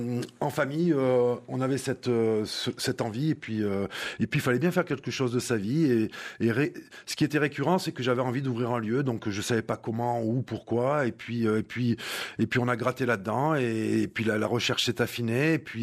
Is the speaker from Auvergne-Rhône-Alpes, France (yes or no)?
no; Nice, Provence-Alpes-Côte d'Azur, France; Donc, je suis niçois, j'ai joué longtemps en première division à Nice.